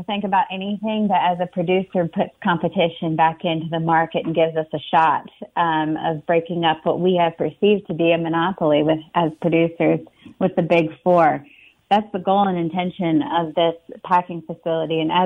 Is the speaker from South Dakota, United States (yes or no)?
yes; South Dakota, United States; You know, I grew up in South Dakota, and Western South Dakota is home to me.